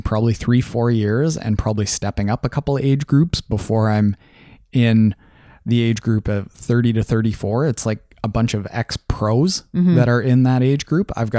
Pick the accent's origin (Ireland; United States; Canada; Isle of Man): Canada; we're Canadian, our friends from across the border don't have the youth programs